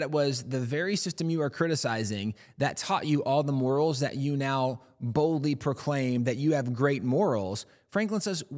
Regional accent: England, United Kingdom; So even growing up in England, you're very familiar with the Ten Commandments.

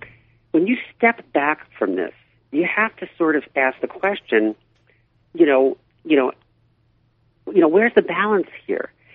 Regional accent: New York, United States; now in California, United States; I may live in California, but I grew up in New York.

